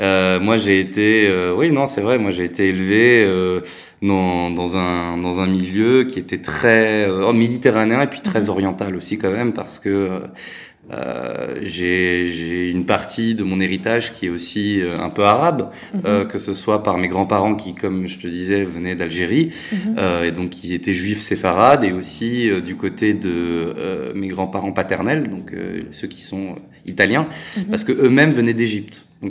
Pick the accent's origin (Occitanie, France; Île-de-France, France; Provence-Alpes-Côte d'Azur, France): Île-de-France, France; Paris; born there; moi, je viens de d'abord de Paris, puisque je suis né à Paris et je suis donc français. Mais mon père est italien. Il est, lui, pour le coup, né en Afrique. Ma mère, elle est française, mais elle est née en Algérie.